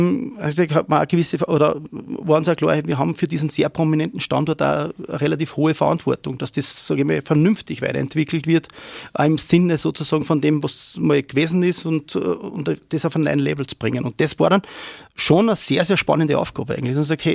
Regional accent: Upper Austria, Austria; born there; ich bin ein gebürtiger Lernharder und wohne seit ewigen Zeiten in St. Oswald bei Freistadt

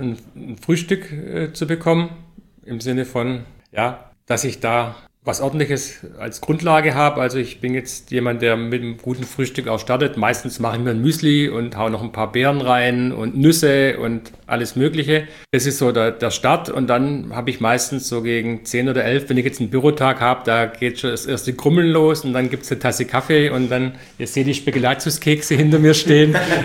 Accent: Baden-Württemberg, Germany; ich bin Schwabe, ich muss jede Mahlzeit süß beenden.

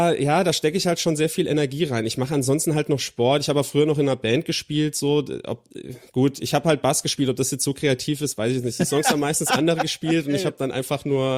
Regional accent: Rhineland-Palatinate, Germany; ich komme aus der Nähe von Kaiserslautern

